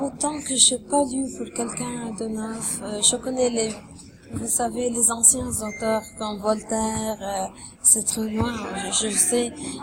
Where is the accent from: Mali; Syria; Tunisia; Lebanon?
Lebanon; first language Lebanese Arabic; French is a second language; now in Canada; c'est surtout dans ma langue maternelle, la langue libanaise.